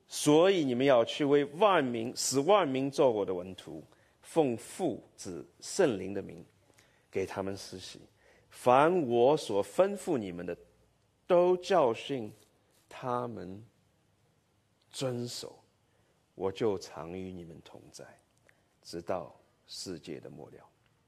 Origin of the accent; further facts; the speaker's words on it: Shanghai, China; born there; 我在上海出生差不多30年了，出来很长时间